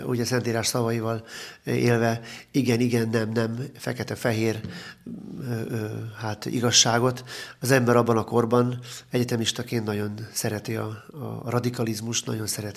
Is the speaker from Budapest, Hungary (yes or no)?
yes; Budapest, Hungary; born there; Nem vagyok esztergomi, budapesti születésű vagyok.